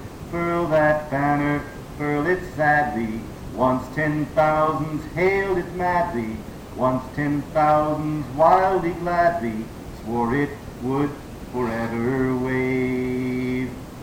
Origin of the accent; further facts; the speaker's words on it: the South, United States; I'm a Southerner, and so whenever anyone dies in my family, I have to go south.